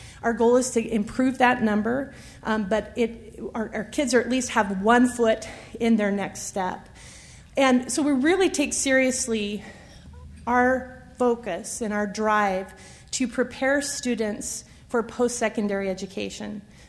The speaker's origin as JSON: {"language": "English", "town": "Emmett", "region": "Idaho", "country": "United States", "tie": "born or raised there", "said": "I grew up in Emmett, and those of you who are familiar with that area knew that the sawmill was very much a part of the local economy."}